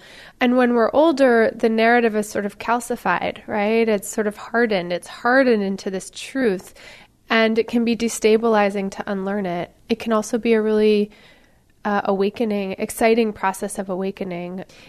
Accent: California, United States; And I grew up in California, partially with stuff I learned from my family

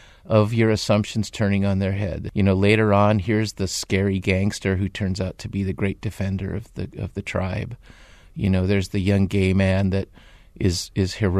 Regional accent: San Diego, California, United States; also born or lived in Tijuana, Mexico; You know, I was born in Tijuana. I grew up in San Diego. I worked with the mission group in the Tijuana garbage dump.

